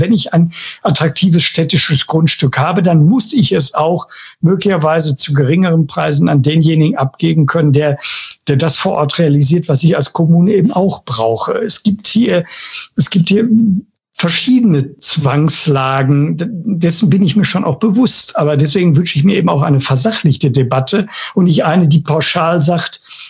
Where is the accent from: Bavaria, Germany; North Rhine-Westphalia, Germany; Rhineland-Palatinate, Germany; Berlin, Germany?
North Rhine-Westphalia, Germany; Bochum; Ich komme aus dem Ruhrgebiet. Ich bin Bochumer.